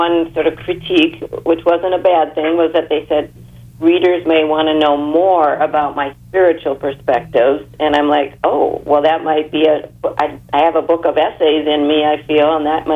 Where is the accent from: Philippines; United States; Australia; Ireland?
United States; Northfield, Minnesota; also born or lived in Chicago; now in Evanston, United States; I grew up living in the Midwest and grew up in Northfield, Minnesota, married my husband. We moved to Chicago and raised our 2 children in Evanston.